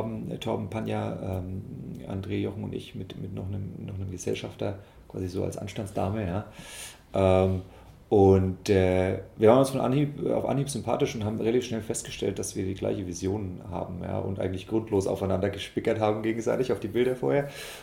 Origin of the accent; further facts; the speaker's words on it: Fürth, Bavaria, Germany; Und ich komme ja aus Fürth in der Nähe von Nürnberg.